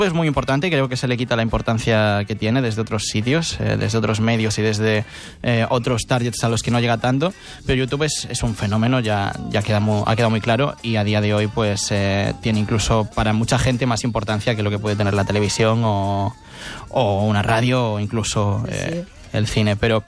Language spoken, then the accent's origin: Spanish; Galicia, Spain; nunca pude venir porque no vivía aquí. Yo soy gallego